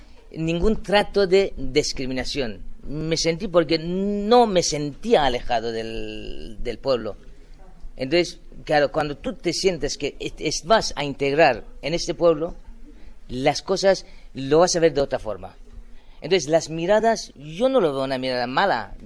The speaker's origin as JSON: {"language": "Spanish", "country": "Iran", "said": "Yo soy persa con todo orgullo."}